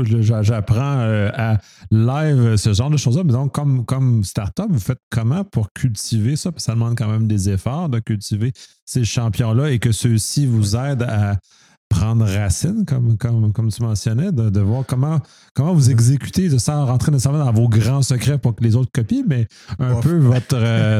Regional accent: Quebec, Canada; Et en tant que bon Québécois, on a tendance à être un peu passif-agressif

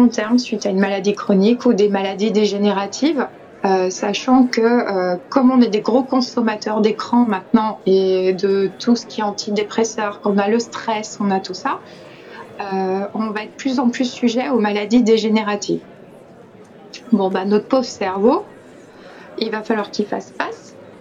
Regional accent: France; Enfin, chez nous, en France.

